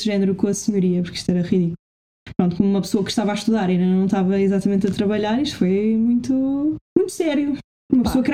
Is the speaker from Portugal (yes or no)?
yes; Porto, Norte, Portugal; moved away as an adult; now in Lisbon, Portugal; eu saí do Porto para vir viver em Lisboa quando tinha 18 anos, fui viver para Alcântara